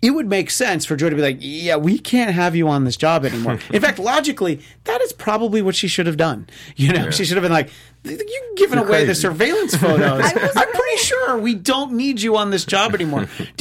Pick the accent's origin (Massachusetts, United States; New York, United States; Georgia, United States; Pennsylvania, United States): New York, United States; New York City; As a New Yorker, yes, that is not a New York City subway.